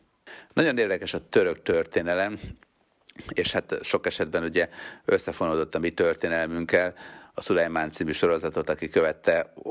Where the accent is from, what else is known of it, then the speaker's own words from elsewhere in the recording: Hungary; mi magyarok vagyunk